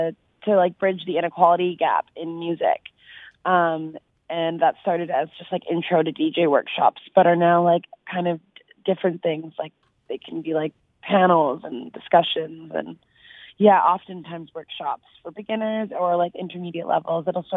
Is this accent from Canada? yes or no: yes; Vancouver, British Columbia, Canada; I grew up in, like, Vancouver, Burnaby area, like, almost just off Boundary Road.